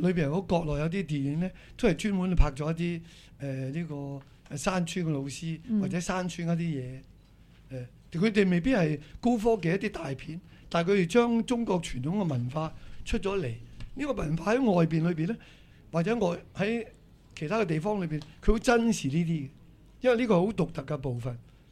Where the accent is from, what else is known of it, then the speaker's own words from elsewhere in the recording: Macau; 去作出我哋澳門人應該做嘅嘢